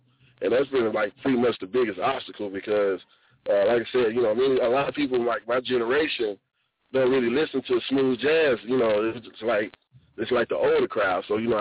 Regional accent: Alabama, United States; I grew up in Alabama. I pretty much moved a lot because my mom and dad was in the military.

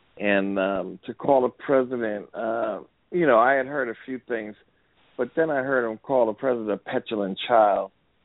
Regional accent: Newark, New Jersey, United States; born there; You know, I was born in Newark. Well, guess what? So was I.

